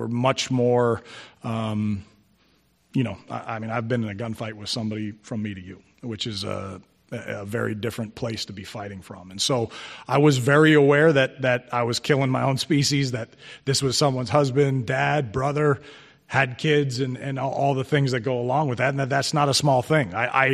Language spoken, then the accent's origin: English; United States; I'm a pure born, bred American.